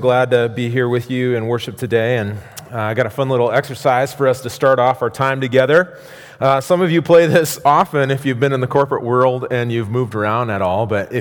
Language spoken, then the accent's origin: English; Iowa, United States; To my Midwestern sensibilities, I grew up in Iowa, clams are weird.